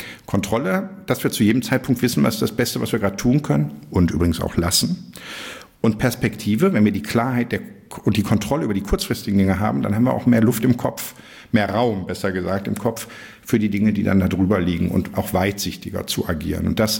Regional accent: Essen, North Rhine-Westphalia, Germany; now in Berlin, Germany; Ja, ich bin im Ruhrpott geboren, groß geworden, also ich bin gebürtig aus Essen. Genau, da habe ich auch die ersten 30 Jahre meines Lebens verbracht und jetzt die letzten 25 Jahre hier in Berlin.

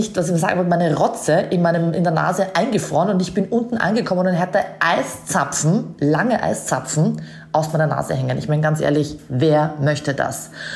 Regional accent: Austria; Ich sag immer in Deutschland, ich bin Österreicherin und ich hasse Skifahren.

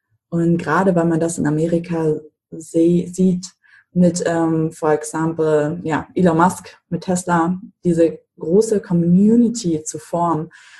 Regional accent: Mecklenburg-Vorpommern, Germany; Also ich komme ursprünglich aus Mecklenburg und da ist dieses Mindset, okay, wie was der Bauer nicht kennt, das ist er nicht so.

